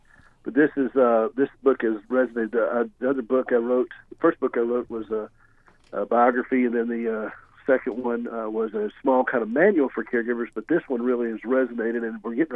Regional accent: the South, United States; This is how I sound. Mm-hmm. I mean, I am from the South.

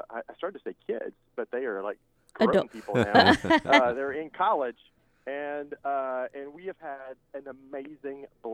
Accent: Memphis, Tennessee, United States; Well, I was born and raised here in Memphis.

